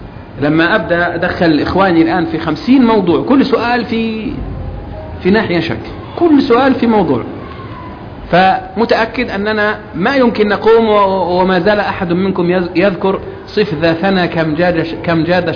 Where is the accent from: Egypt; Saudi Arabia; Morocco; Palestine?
Egypt; يعلم بالضرورة هنا عندنا في مصر.